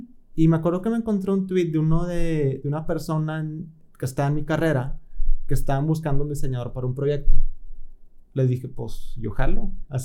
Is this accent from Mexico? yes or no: yes; Monterrey, Nuevo León, Mexico; soy aquí de Monterrey.